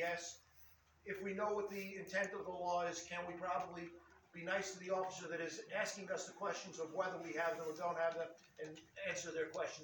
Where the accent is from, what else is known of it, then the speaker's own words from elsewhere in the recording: New York, United States; I grew up with them on Long Island back when I was in high school.